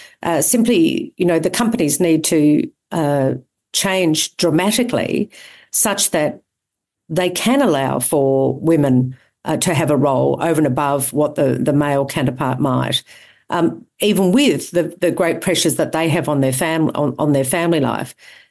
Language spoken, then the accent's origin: English; Australia; as an Australian